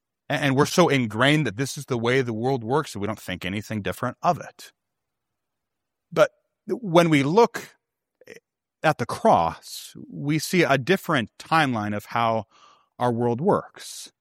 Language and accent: English; St. Louis, Missouri, United States; Now, I grew up in St. Louis, Missouri, and so I grew up rooting for the St. Louis Cardinals, right? Because that's what you do when you're in St. Louis.